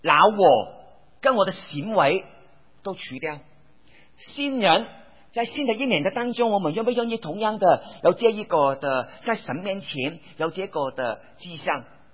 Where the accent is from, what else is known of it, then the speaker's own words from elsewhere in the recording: Hong Kong; 我小时候在香港长大的时候